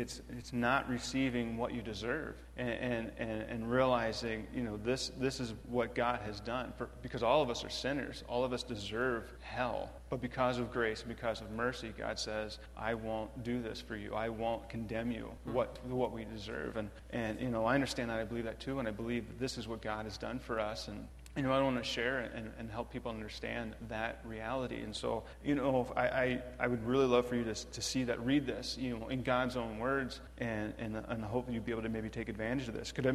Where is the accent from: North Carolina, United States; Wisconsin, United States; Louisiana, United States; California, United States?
Wisconsin, United States; But hey, we're from Wisconsin.